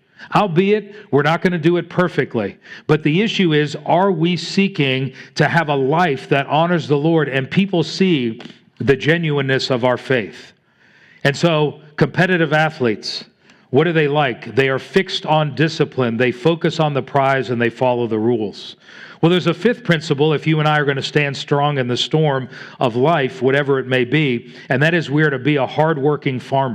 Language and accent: English; Florida, United States; I grew up in South Florida